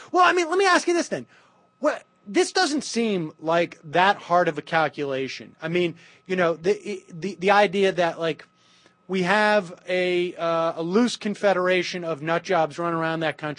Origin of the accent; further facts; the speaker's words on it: Worcester, Massachusetts, United States; You know, we had that with Dennis Leary, who came from Worcester, my hometown.